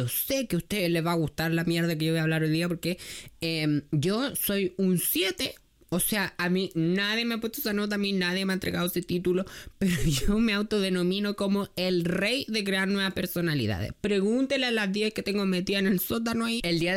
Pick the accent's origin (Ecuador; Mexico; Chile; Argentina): Chile; Nacimiento, Biobío; yo estudio en Concepción y mi pueblo acá que nacimiento, entonces yo estaba viviendo en Concepción en diciembre.